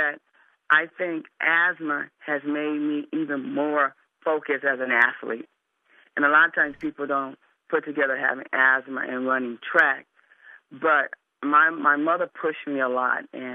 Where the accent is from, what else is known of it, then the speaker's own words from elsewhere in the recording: Compton, California, United States; I'm from Compton, California, and I was taken out of my home in Compton and placed in an asthmatic home.